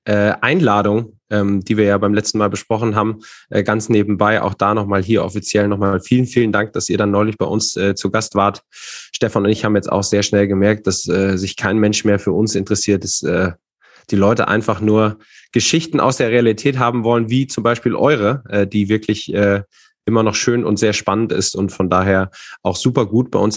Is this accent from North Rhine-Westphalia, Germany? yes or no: no; Fulda, Hesse, Germany; Und dann komme und bin aus Fulda, zwar nicht gebürtig, aber sehr schnell hierher gezogen.